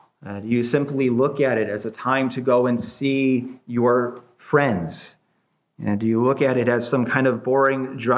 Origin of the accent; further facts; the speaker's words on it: Bible Belt, United States; I came from the Bible Belt. There's churches on every corner, and people would leave churches from everything to do with being offended to this church has a better coffee shop.